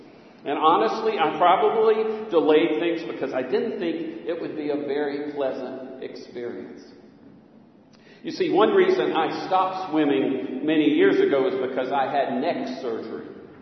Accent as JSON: {"language": "English", "town": "Bluffton", "region": "South Carolina", "country": "United States", "tie": "born or raised there", "lives_now": "Savannah, United States", "said": "I grew up swimming in the May River in Bluffton, South Carolina, and at the old aquatic pool here in Savannah off of Gwinnett"}